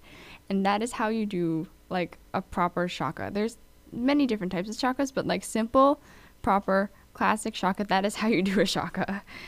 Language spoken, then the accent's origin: English; Hawaii, United States; This is my show where I talk about all things about Hawaii, as I am someone who was born and raised in Hawaii.